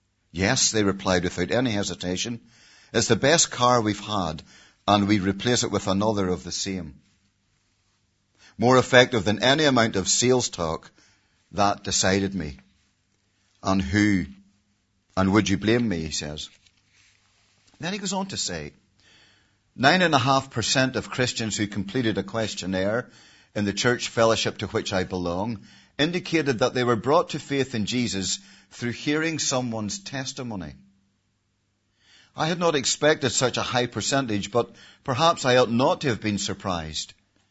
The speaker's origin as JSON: {"language": "English", "town": "Ballymena", "region": "Northern Ireland", "country": "United Kingdom", "said": "which I'm sure people from Lisburn are the same as those from Ballymena. We don't like to spend too much if we can."}